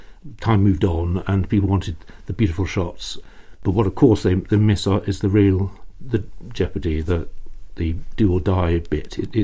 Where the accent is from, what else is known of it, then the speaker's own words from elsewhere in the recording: United Kingdom; And of course, the British, and I am British, for better or worse, there's a lot of these explorer types.